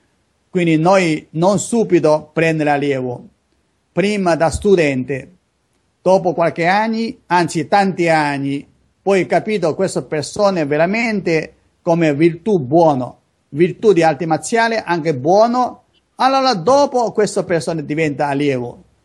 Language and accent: Italian; China; Italian is a second language; now in Italy; Per esempio io sono cinese, io devo sempre dentro c'è il mio stato. Come io oggi sempre stato Italia, 20 anni d'Italia